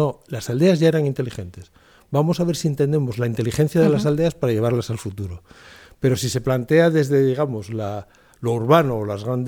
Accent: Infiesto, Asturias, Spain; born there; yo soy nacido en Infiesto

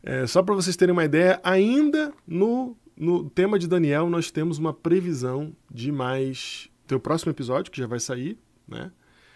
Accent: Rio de Janeiro, Brazil; Rio de Janeiro, minha terra natal

